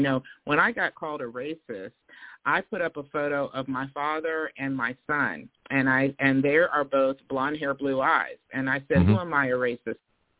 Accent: Australia; Half Australian. I'm half Australian. I'm an Australian.

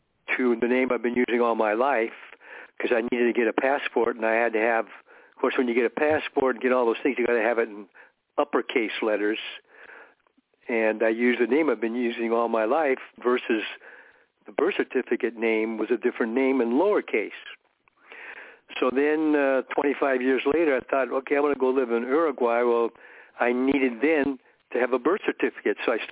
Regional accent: New York City, New York, United States; born there; And so New York City. I was born in New York City.

